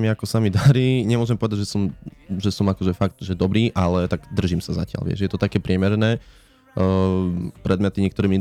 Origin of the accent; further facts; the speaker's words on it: Sobrance, Košice Region, Slovakia; Sobrance som malé mestečko na východe Slovenska, ktoré sa nachádza asi 15 km od ukrajinských hraníc, smerom na západ. Máme necelých 6000 obyvateľov